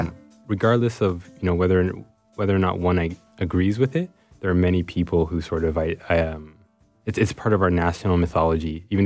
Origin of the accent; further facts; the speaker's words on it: Scarborough, Ontario, Canada; I mean, the community that I grew up in Scarborough was mostly people of color